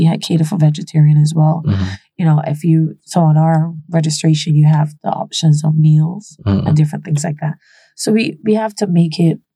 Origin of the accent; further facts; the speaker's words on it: Brooklyn, New York, United States; I'm from Brooklyn, and we have some of everything everywhere.